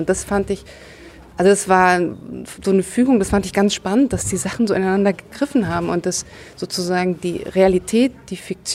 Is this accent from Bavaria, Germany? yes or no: yes; Bavaria, Germany; Ich bin total, ja. Ich bin in Bayern groß geworden, ja.